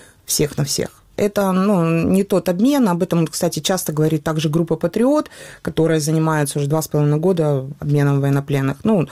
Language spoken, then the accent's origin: Russian; Ukraine; мы коренные жители Украины.